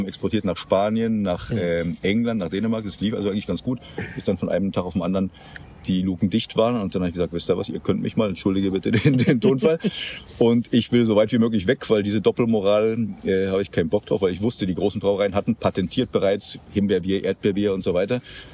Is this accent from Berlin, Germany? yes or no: yes; Berlin, Germany; Ja, ich bin in Berlin geboren, dort aufgewachsen.